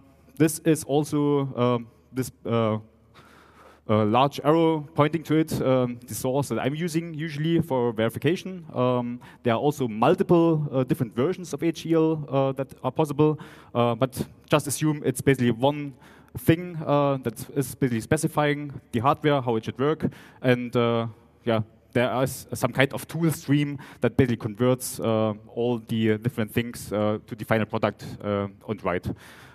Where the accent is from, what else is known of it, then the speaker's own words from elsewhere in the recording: Chemnitz, Saxony, Germany; accent: Saxon; English is a second language; So sorry for that, because I'm coming from Saxony, actually, living in Chemnitz still, born in Chemnitz, grew up in Chemnitz, or Kommarkstadt, whoever knows about that. That's why the accent is still a mixture of Saxon and German